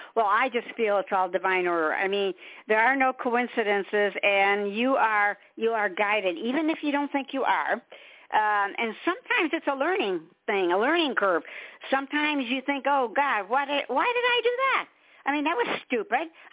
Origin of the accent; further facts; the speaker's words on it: Detroit, Michigan, United States; now, I was born and raised in Detroit. I'm a Motown girl.